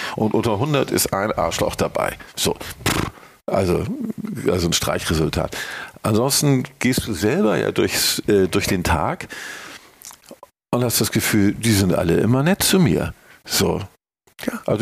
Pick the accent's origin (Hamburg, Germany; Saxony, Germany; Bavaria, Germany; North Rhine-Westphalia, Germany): Hamburg, Germany; und als Hamburger oder Norddeutscher kann man auch sagen